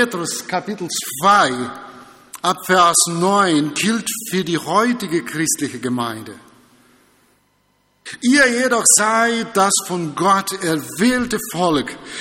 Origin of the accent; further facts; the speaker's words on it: Brazil; German is a second language; now in Germany; Als Brasilianer ist man ein bisschen öfters so anders, so sagen.